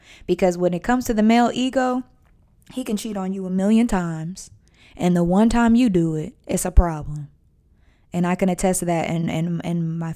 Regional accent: United States; I'm not a UK person. I'm an American.

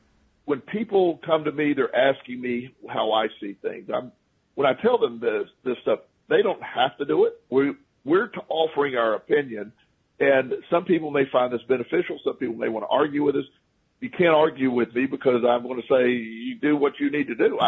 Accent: Florida, United States; So I grew up in Florida, so I don't get too worried about hurricanes.

